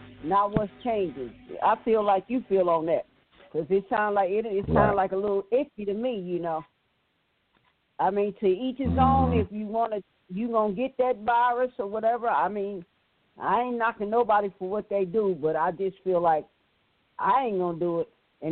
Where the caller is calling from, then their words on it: New Jersey, United States; I'm calling from Jersey.